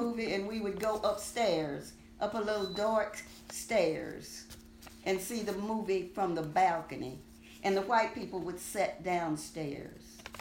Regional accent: Webster, Texas, United States; born there; I was born in Webster, between Quitman and Winsburg, and that's where my daddy's parents live.

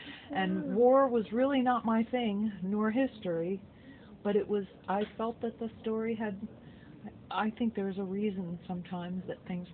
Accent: Philadelphia, Pennsylvania, United States; A couple years, but I am from Center City. I grew up at 23rd and Lombard.

